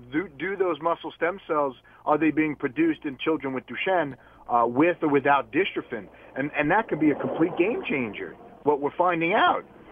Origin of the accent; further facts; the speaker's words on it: New York, United States; But this is all I do know how to do as a New Yorker.